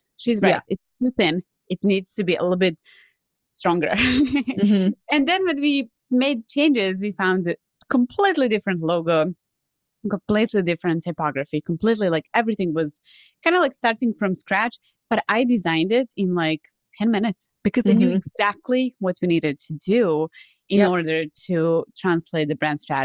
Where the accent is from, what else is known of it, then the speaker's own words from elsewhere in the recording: Serbia; I'm originally from Serbia, and in Serbia, we don't really have like a high school.